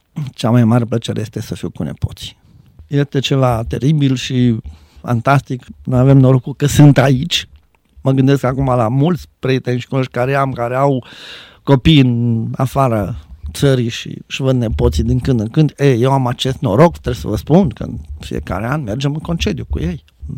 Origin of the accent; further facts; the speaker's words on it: Cluj, Cluj County, Romania; also born or lived in Bucharest; sunt un patriot clujan, deși, v-am spus, am făcut facultate la București și armata, de 6 ani de zile am fost plecat, am venit înapoi a doua zi după facultate direct la Cluj. Cu repartiții am venit acasă înapoi.